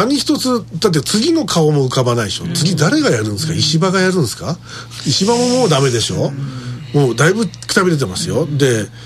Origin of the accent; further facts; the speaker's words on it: Osaka, Japan